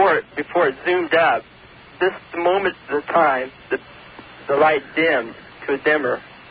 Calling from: California, United States; From Northern California.

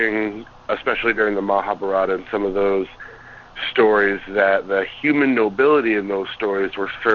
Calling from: Portland, Maine, United States; I'm calling from Portland, Maine.

